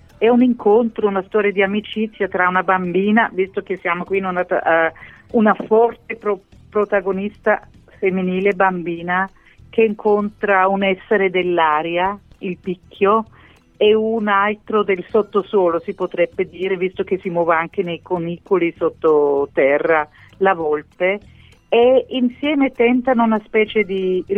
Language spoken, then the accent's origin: Italian; Austria; accent: Austrian; Italian is a second language; Non potevo scrivere nella mia prima lingua perché proprio il modo di porsi di fronte al linguaggio dei bambini cambia molto velocemente, di generazione in generazione. E leggendo moltissimo a loro con il mio accento austriaco